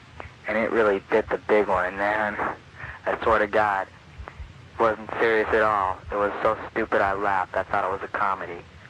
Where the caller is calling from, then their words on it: Sherman Oaks, California, United States; from Sherman Oaks